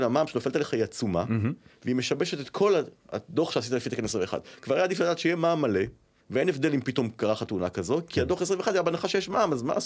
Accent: Givatayim, Tel Aviv District, Israel; לא, גדלתי בגבעתיים. היום אני בתל אביב, אבל גדלתי בגבעתיים.

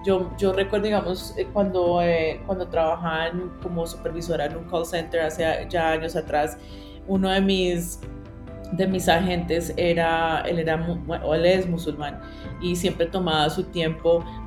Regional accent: Colombia; born there; y además que yo nací en Colombia, como latinoamericano

